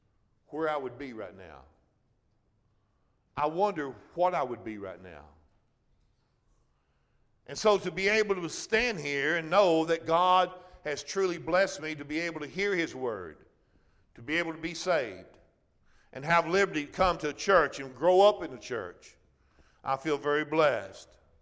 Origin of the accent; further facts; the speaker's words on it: United States; born there; I was born in America